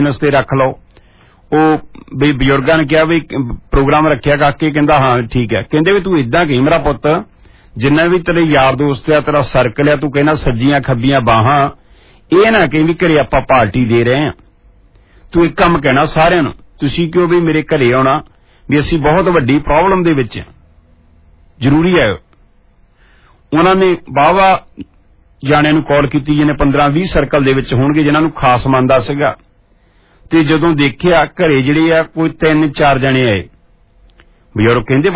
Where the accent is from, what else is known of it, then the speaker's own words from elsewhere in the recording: Punjab, India; ਪੰਜਾਬ ਦੇ ਵਿੱਚ ਮੇਰੇ ਪਿੰਡ ਮੇਲਾ ਹੁੰਦਾ ਪੀਰਾਂ ਦੀ ਜਗ੍ਹਾ ਤੇ